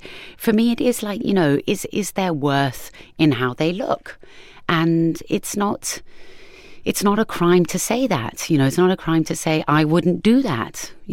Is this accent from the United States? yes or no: no; South Africa; born there; also born or lived in England; I was born in South Africa, went to England, then had to, you know, then came here.